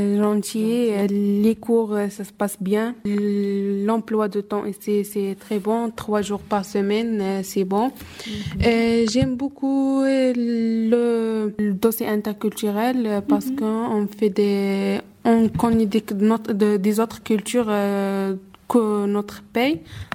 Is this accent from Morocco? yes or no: yes; Rabat-Salé-Kénitra, Morocco; j'ai 18 ans, je suis marocaine. Je viens de la ville de Sidès, une petite ville de région de Kémisset, au corps des montagnes d'Atlas. Et c'est beau, c'est super calme, c'est beau.